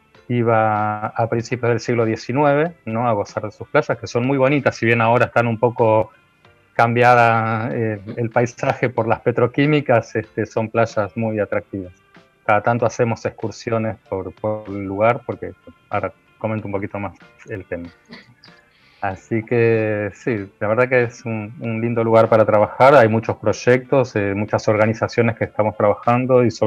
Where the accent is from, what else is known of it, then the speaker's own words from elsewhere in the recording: Merlo, Buenos Aires Province, Argentina; yo soy más bien de la zona oeste de Buenos Aires, del conurbano de la zona de Merlo, más precisamente.